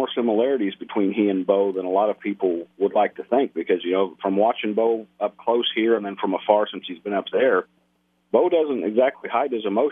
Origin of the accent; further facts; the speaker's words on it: Kansas, United States; I'm from the Midwest, actually. I spoke with whichever one of you guys I spoke to first. I told them I'm from Kansas, so I grew up near enough Nebraska to know how passionate fans are up there.